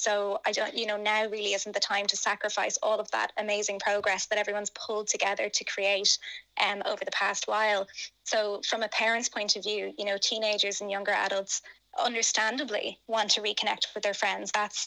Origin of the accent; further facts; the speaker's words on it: Ireland; as Irish people, it's against our natural instincts to stay at home